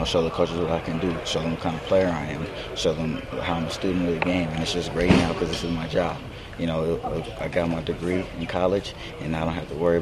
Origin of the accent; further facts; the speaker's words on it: San Diego, California, United States; Yes, I grew up in San Diego.